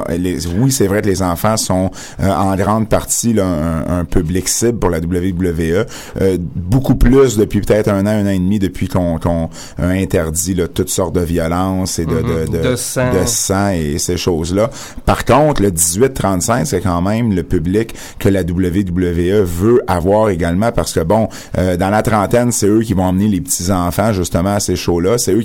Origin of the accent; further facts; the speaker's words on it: Baie-Saint-Paul, Quebec, Canada; j'arrive de Baie-Saint-Paul, faut me donner une chance.